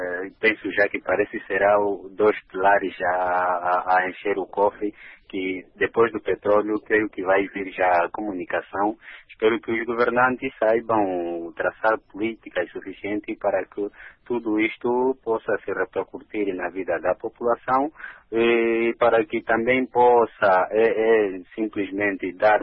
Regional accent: Angola; sendo angolano e como nacionalista

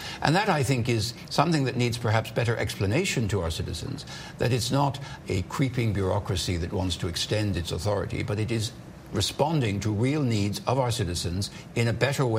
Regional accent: Ireland; And I come from Ireland, which feels it has a particularly close relationship with the United States.

